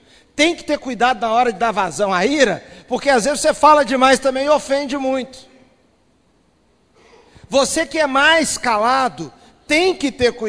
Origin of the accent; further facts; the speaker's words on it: Minas Gerais, Brazil; now in Rio de Janeiro, Brazil; Eu fui criado em Minas Gerais comendo feijão branco.